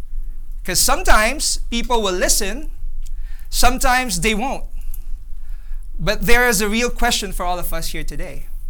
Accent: Philippines; So we came from the Philippines, and we're just here for a few days

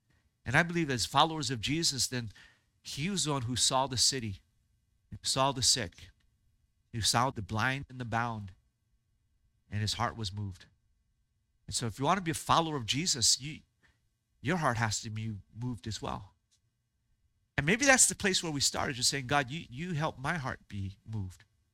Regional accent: United States; I grew up in America, so I'm Chinese on the outside, American on the inside.

